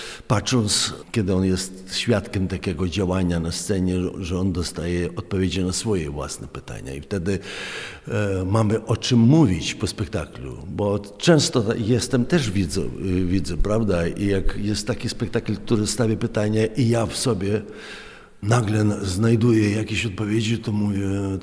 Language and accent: Polish; Ukraine; Polish is a second language; moved away as an adult; now in Grodzienice, Poland; jestem aktorem z Ukrainy, aktorem teatru, kina, a także jestem pisarzem i dramaturgiem. No i pedagogiem aktorstwa, pedagogiem teatralnym. Od początku wojny jestem tutaj w Grodzienicach.